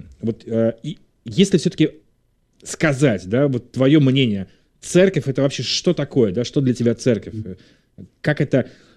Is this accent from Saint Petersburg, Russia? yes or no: yes; Saint Petersburg, Russia; у нас, в Санкт-Петербурге, где я рос в тот момент